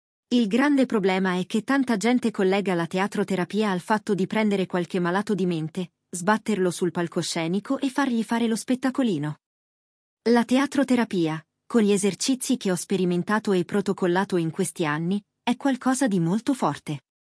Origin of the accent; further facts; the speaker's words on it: San Giuliano, Lombardy, Italy; born there; Ho iniziato subito a fare teatro, nel paese dove sono nato, a San Giuliano.